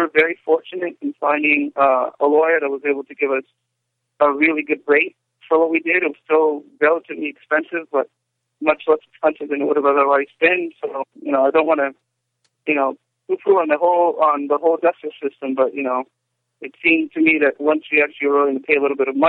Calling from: West Covina, California, United States; I'm calling from West Covina, which is just outside of Los Angeles.

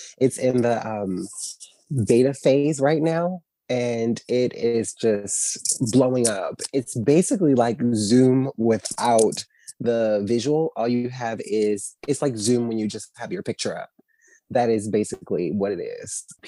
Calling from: New York, United States; I'm calling from New York.

